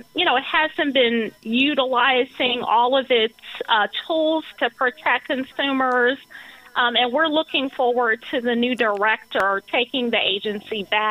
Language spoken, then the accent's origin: English; Ohio, United States; I should note, I'm obviously from Ohio